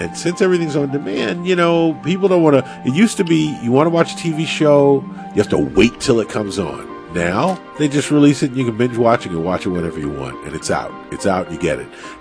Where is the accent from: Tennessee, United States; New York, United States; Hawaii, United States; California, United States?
New York, United States; An expat. I'm a New York expat.